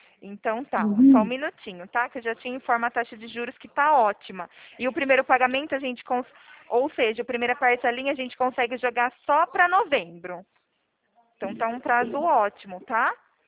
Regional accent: São Paulo, Brazil; Eu sou daqui do interior de São Paulo.

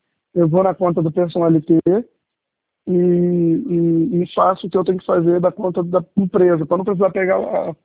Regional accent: Duque de Caxias, Rio de Janeiro, Brazil; Eu sou de Caxias.

